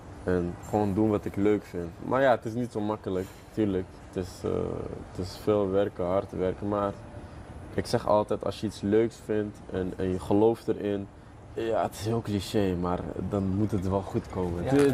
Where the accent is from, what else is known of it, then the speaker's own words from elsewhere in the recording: Belgium; born there; first language Moroccan Arabic; ik ben in België geboren, maar ook al ben ik in België geboren, thuis voelde het gewoon als hier. Thuis spraken we alleen Darija, het Arabisch dialect van Marokko.